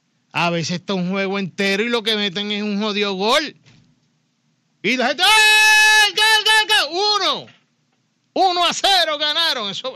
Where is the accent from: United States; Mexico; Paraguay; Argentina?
United States; Philadelphia, Pennsylvania; Yo vengo de la ciudad de Filadelfia.